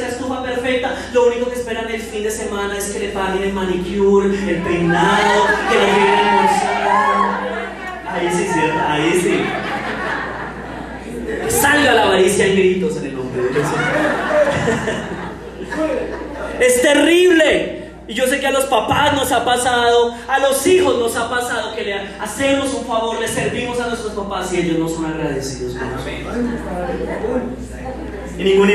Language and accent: Spanish; Colombia; Pero la mayoría de nosotros no somos así porque somos colombianos.